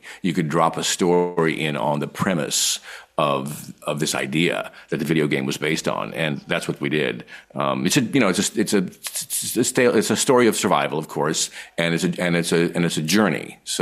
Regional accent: Pacific Northwest, United States; We just talked about life and he grew up in the Northwest. I grew up in the Northwest. We had shared experiences.

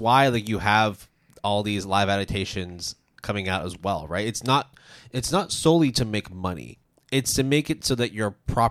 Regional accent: Canada; now in United States; I'm more American than Canadian at this point, but yeah.

